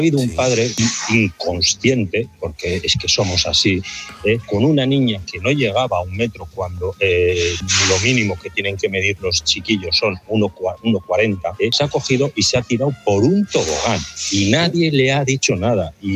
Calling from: Logroño, La Rioja, Spain; Yo soy de Logroño. He llamado yo unas cuantas veces

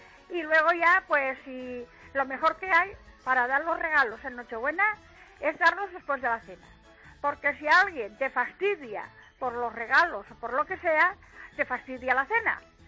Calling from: Valencia, Valencian Community, Spain; Mire, yo soy de Valencia.

